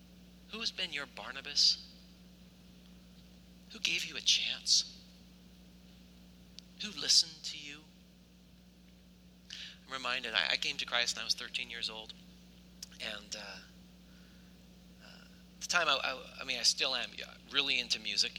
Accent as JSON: {"language": "English", "town": "Nelson", "region": "British Columbia", "country": "Canada", "tie": "born or raised there", "said": "Okay, so we grew up in Nelson, B.C., a town of 7,000 people with about 4 stoplights."}